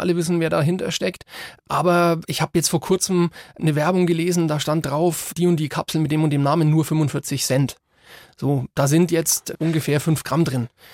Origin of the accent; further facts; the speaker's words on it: Bavaria, Germany; Das ist meine Heimat, da komme ich ursprünglich her.